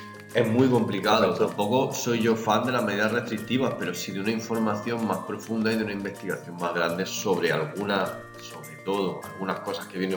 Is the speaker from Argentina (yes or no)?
no; Jaén, Andalusia, Spain; nosotros somos de Jaén. Esto es un bosque humano gigantesco.